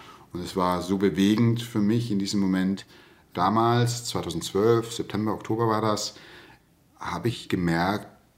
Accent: Southern Germany, Germany; moved away as an adult; also born or lived in Mainz; now in Hamburg, Germany; ich bin jetzt 44. Ich komme eigentlich aus Süddeutschland, da bin ich aufgewachsen

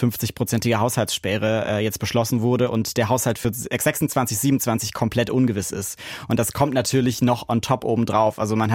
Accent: Dresden, Saxony, Germany; Ich bin ja in Dresden aufgewachsen

